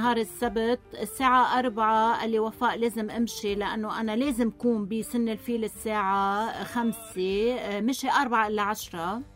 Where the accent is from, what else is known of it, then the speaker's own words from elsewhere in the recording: Lebanon; نحن شعب لبناني معتر ومعذب ومخطوف،